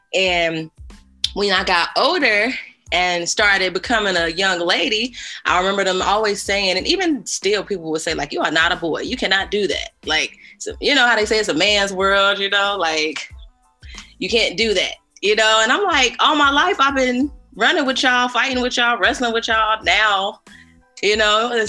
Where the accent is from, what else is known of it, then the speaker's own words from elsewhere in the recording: Chicago, Illinois, United States; now in Las Vegas, United States; I currently live in Las Vegas, born and raised in Chicago. I've been here almost 11 years. But I still feel like I'm a Chicagoan in the desert.